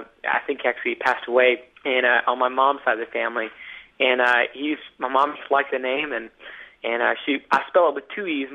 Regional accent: Baytown, Texas, United States; because I'm from the South. I'm from Baytown, Texas, and so we listen to a lot of southern gospel.

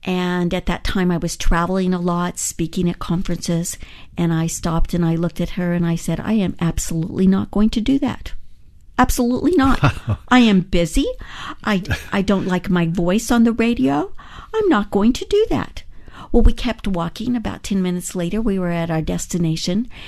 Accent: California, United States; aired on stations as far away from my home state of California to the East Coast, up in Maine, down in Belize, in Jerusalem.

